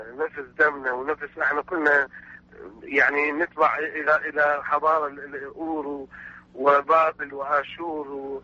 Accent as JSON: {"language": "Arabic", "country": "Iraq", "said": "وهديتي هذا الى بلدي الام العراق"}